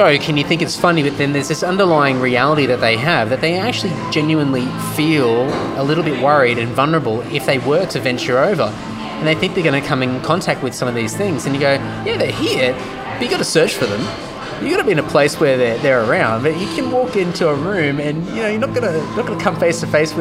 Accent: Brisbane, Queensland, Australia; I grew up in Brisbane, and in a period where black and death metal was really strong.

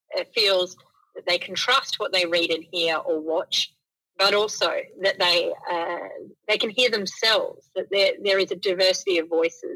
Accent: South Australia, Australia; I recently conducted or commissioned a poll here in my home state in South Australia

